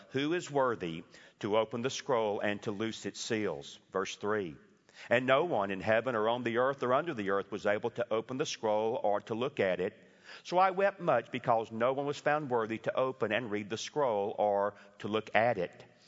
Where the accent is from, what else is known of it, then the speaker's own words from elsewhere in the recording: Atlanta, Georgia, United States; Again, understand, I'm from Atlanta, Georgia, and we do talk in a particular kind of a way there, and it simply was the way that I was raised.